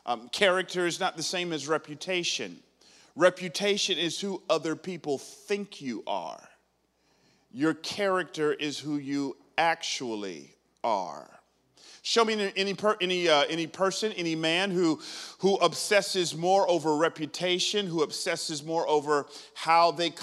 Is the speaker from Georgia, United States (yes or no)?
yes; Atlanta, Georgia, United States; I grew up in Atlanta. My Atlanta Falcons are having a little tough time this year.